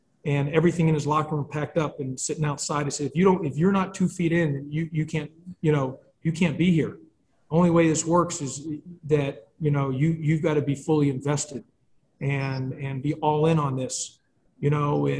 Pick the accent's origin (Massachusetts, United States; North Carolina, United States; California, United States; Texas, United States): Texas, United States; Houston; I've said this before, I grew up in Houston, Texas, and one of my favorite players was Akeem Olajuwon.